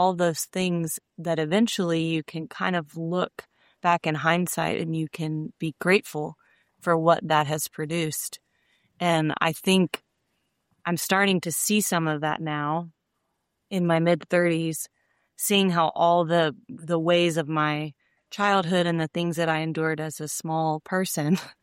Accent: Houston, Texas, United States; I am the youngest of five children born in the Houston area in Texas. Grew up in a beautiful family, a loving home, a believing home

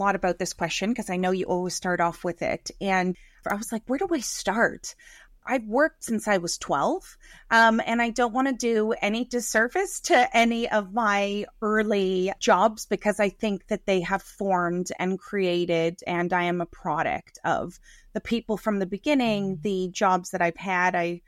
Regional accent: Greece; English is a second language; now in Canada; I had my Greek because I immigrated over from Greece.

